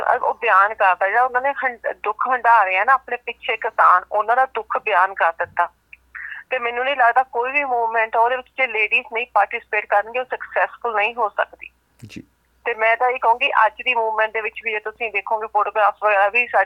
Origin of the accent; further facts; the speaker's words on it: Chandigarh, India; ਮੈਂ born brought up Chandigarh ਤੋਂ, ਪਰ ਸਾਡੀ ਜ਼ਮੀਨ ਪੰਜਾਬ ਵਿੱਚ ਹੈਗੀ ਹੈ